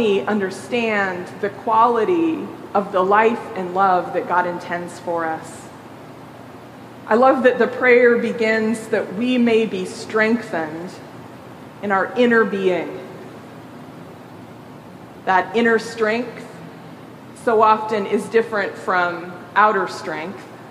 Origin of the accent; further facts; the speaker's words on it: Nebraska, United States; I grew up in Nebraska, where so much of the land was plowed up to turn into farm